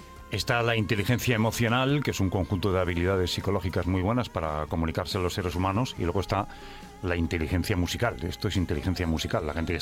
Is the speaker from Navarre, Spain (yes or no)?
no; Badalona, Catalonia, Spain; Yo también soy de Badalona